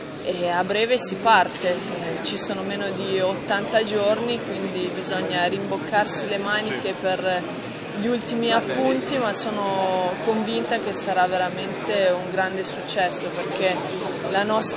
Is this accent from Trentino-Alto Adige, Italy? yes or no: yes; Trentino-Alto Adige, Italy; io da trentina ne vado veramente fiera.